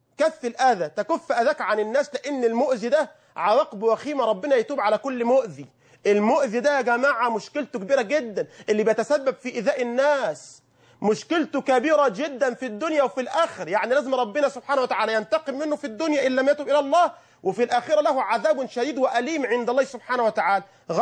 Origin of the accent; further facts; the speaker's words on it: Egypt; اللهم احفظ بلدنا مصر واجعلها بلدا